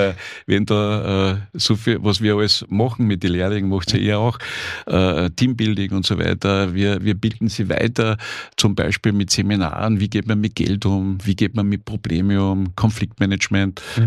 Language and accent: German; Austria